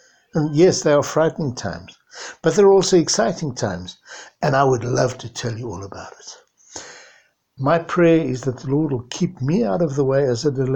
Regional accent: Pietermaritzburg, KwaZulu-Natal, South Africa; I come all the way from Maritzburg, from St. Mark's.

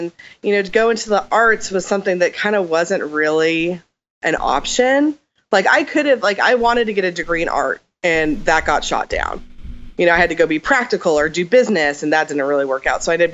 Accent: Portland, Oregon, United States; I'm from Portland, Oregon. Yeah, I grew up there.

